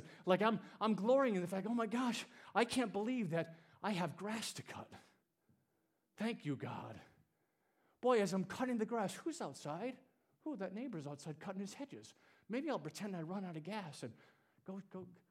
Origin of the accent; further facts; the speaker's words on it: United States; I have choices. I'm an American.